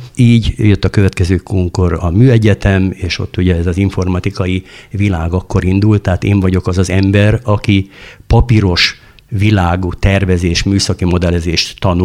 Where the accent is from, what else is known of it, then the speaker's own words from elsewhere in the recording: Demecser, Szabolcs-Szatmár-Bereg, Hungary; born there; én Demecserbe születtem, két falóval arrébb Gyulaházáról startolt